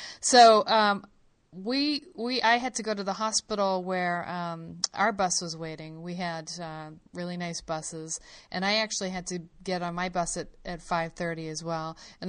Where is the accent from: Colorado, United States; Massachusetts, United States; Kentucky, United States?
Massachusetts, United States; Boston; but I think growing up in Boston, Mike, and maybe you can chime in, this is like something since you're a little kid.